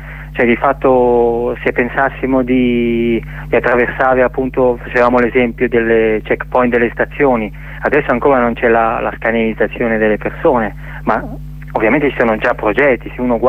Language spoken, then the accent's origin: Italian; Bergamo, Lombardy, Italy; io sono di Bergamo